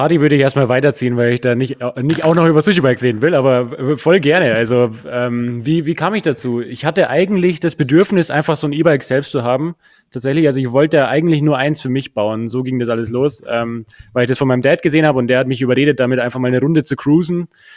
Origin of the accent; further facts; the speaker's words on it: Munich, Bavaria, Germany; ich bin Münchner.